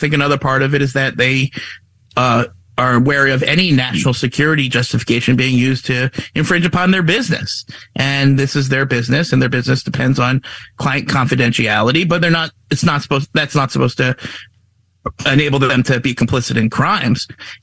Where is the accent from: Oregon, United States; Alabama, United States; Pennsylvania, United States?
Pennsylvania, United States; Senator Pat Toomey of my home state of Pennsylvania